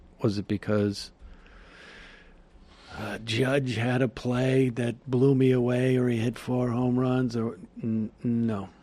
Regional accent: Worcester, Massachusetts, United States; Look, I grew up in Worcester, Massachusetts.

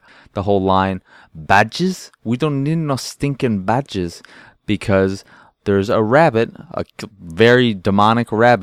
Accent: United States; because I am an American and everything that comes out of my mouth is BS, pretty much.

